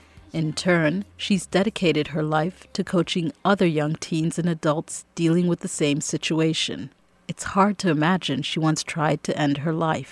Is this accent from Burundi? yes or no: yes; Burundi; AIDS was a death sentence when I was growing up in the African nation of Burundi.